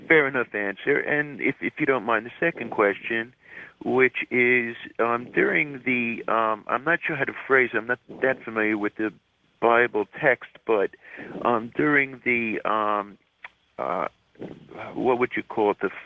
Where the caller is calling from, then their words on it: Toronto, Ontario, Canada; from Toronto.